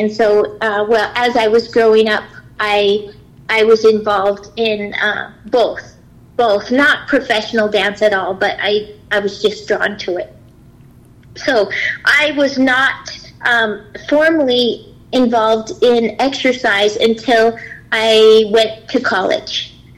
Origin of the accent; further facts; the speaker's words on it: Great Falls, Montana, United States; born there; I was born in Great Falls at Malmstrom Air Force Base.